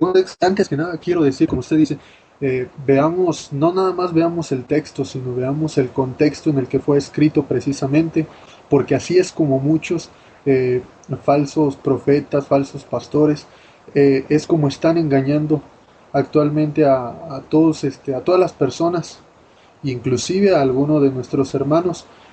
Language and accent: Spanish; Mexico; yo soy de México. Vivo en el estado donde, no sé si sepan, el que inició la independencia de México se cargó con el estandarte de la Virgen de Guadalupe